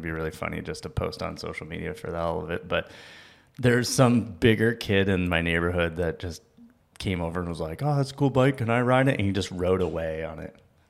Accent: Arizona, United States; born there; so I was born in Arizona

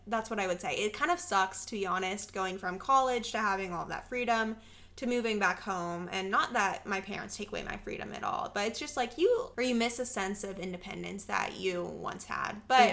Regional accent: Arizona, United States; now in Texas, United States; because I'm from Arizona, mm-hmm. obviously, here in Texas

